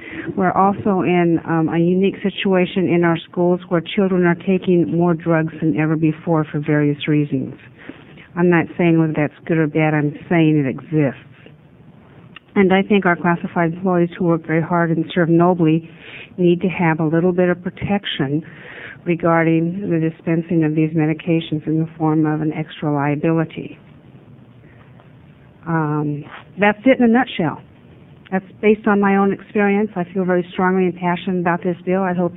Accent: Oregon, United States; House District 28. I'm from Owala.

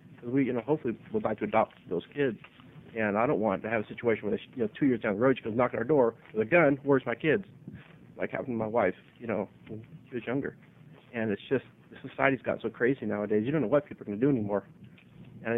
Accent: Eugene, Oregon, United States; I've been a foster parent with my wife for about 5 years. We're from Eugene.

